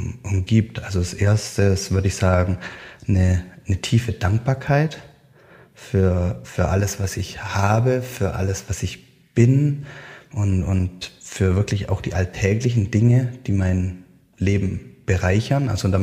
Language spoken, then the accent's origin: German; Baden-Württemberg, Germany; ja, wenn Familie mal kommt, dann ziehe ich wieder zurück in meine Heimat, was jetzt im Baden-Württemberg ist.